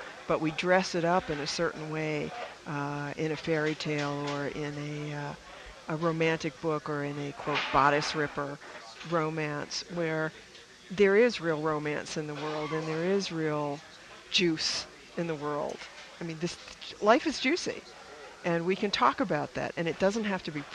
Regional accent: New England, United States; I mean, you and I grew up in New England, where I'm not even sure how people made it with all that plaid and polar fleece.

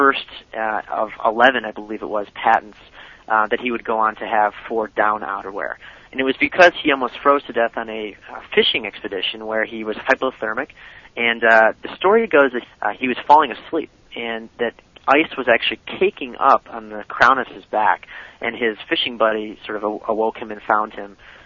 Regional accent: Chicago, Illinois, United States; I mean, like I said, I grew up in Chicago, and I've been out here for about 3 years

